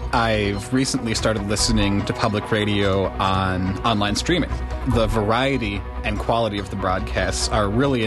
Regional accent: Minnesota, United States; from Minnesota

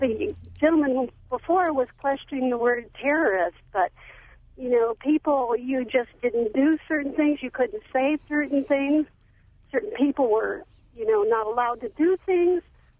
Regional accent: Mississippi, United States; born there; now in Waukesha, United States; I was born in Mississippi in 1959, and my parents were young adults in Mississippi during this period of time.

